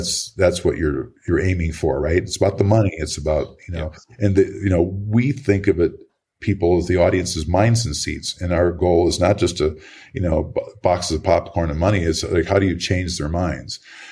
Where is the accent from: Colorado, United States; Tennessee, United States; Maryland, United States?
Colorado, United States; Boulder; We're in the Boulder Film Festival, a smaller one, but this is my hometown, my old hometown.